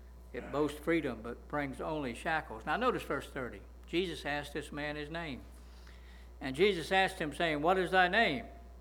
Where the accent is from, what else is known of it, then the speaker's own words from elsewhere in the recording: Pavo, Georgia, United States; I mean, I'm from Pavo, but I can add that up, right?